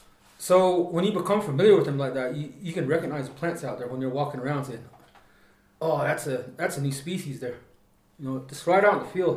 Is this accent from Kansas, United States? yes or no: no; Cove, Arizona, United States; So this is my hometown, my home region. This is where I live at, this is where I've herded sheep, this is where I grew up.